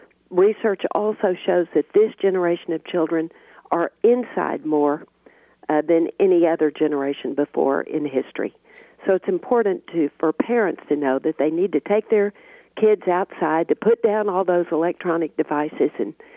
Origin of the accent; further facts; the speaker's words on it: Midland, Texas, United States; with my best friends that I grew up with in Midland, Texas.